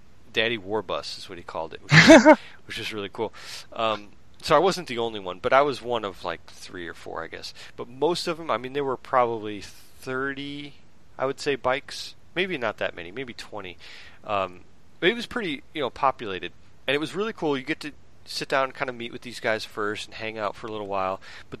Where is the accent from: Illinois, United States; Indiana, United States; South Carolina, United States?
Indiana, United States; So I'm about probably 6 hours from Indianapolis. So I grew up there in Indiana.